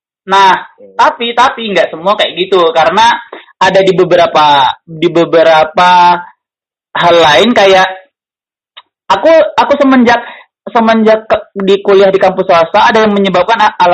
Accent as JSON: {"language": "Indonesian", "region": "West Kalimantan", "country": "Indonesia", "said": "Dari kalau yang di daerahku kan di Kalimantan Barat itu ya"}